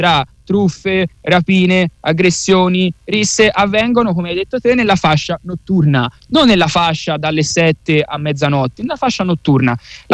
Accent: Florence, Tuscany, Italy; E purtroppo a Firenze, e lo dico da fiorentino, orgogliosamente fiorentino, a Firenze è diventato un reato.

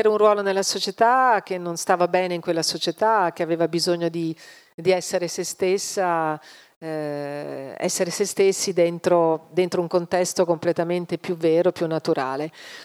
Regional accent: Savona, Liguria, Italy; born there; also born or lived in Milan; vivevo poi a Milano, anche se in realtà sono nata a Savona, però i miei separati, quindi poi ho vissuto in collegio

